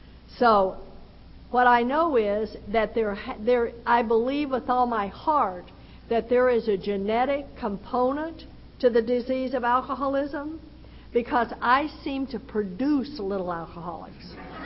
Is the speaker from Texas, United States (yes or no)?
yes; Texas, United States; And I was raised in Texas, just where they took the Bible Belt and gave it an extra pull.